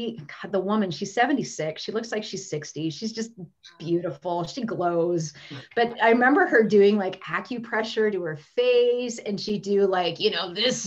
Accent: Livingston, Montana, United States; Like where I grew up, I grew up in Livingston, Montana, and it was all, I was such a square peg, you guys.

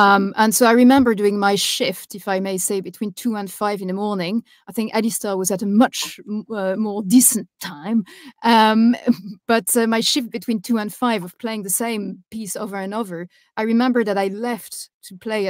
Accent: Cherbourg, Normandy, France; Now, I'm from Cherbourg

